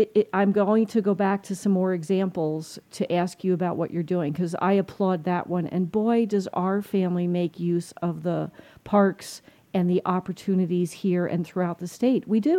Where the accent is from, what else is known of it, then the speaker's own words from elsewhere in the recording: New Jersey, United States; I mean, and I'm from New Jersey.